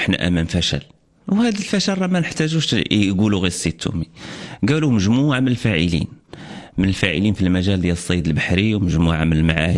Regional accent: Morocco; اليوم حنا كمواطنين مغاربه كنقولوا الانتاج اللي كاين دابا كاين خلل

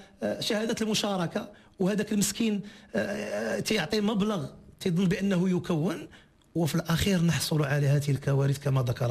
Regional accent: Morocco

